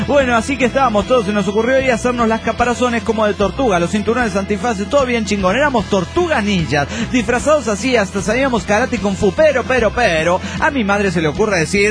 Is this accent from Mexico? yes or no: yes; Tijuana, Baja California, Mexico; de Tijuana, México.